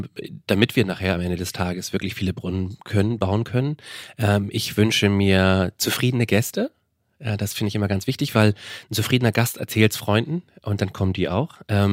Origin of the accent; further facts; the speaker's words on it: Ahrensburg, Schleswig-Holstein, Germany; Ich bin in Ahrensburg aufgewachsen, also ein bisschen an den Grenzen von Hamburg.